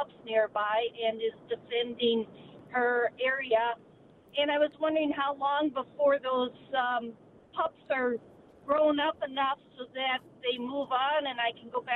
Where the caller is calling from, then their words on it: Rice Lake, Wisconsin, United States; I am calling from Rice Lake, Wisconsin.